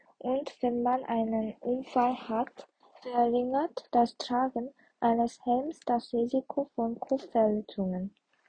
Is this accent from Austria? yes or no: no; South Korea; German is a second language; In meiner Heimatstadt Südkorea zum Beispiel muss man einen Helm tragen.